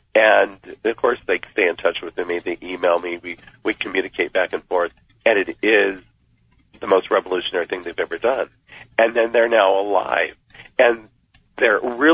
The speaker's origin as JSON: {"language": "English", "country": "United States", "tie": "born there", "said": "I was born in the United States. I'm a U.S. citizen."}